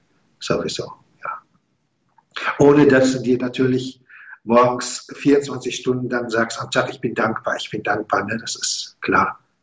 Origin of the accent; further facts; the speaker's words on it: Dortmund, North Rhine-Westphalia, Germany; also born or lived in Aachen; now in Simmerath, Germany; Ich bin nun mal ein Großstadtkind. Ich bin in Dortmund geboren, habe viele Zeit meines Lebens in Dortmund gelebt. Also bis 2010 war ich ja in Dortmund, dann nach Aachen. Und jetzt sind wir seit Juli hier in Ruhrberg, in Simmerath. Direkt am See, mit Seeblick.